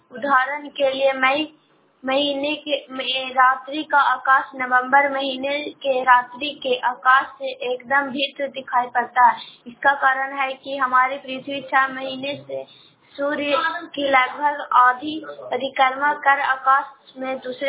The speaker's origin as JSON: {"language": "Hindi", "town": "Kochra", "region": "Bihar", "country": "India", "said": "कोचरा के रहने वाली हूँ, नालंदा जिला से बोल रही हूँ।"}